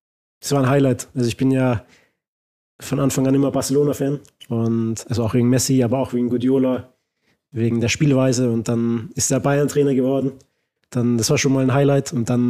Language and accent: German; Austria; Ja gut, ich bin in Österreich groß geworden.